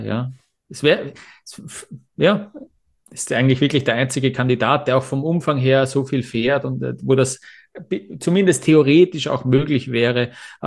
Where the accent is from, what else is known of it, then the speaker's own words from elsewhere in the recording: Austria; für mich als Österreicher vielleicht besonders